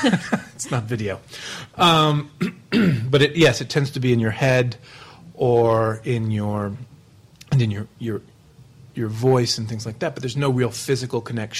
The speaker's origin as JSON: {"language": "English", "country": "United States", "said": "I, being an American, we have your work visas for the Stratford Festival"}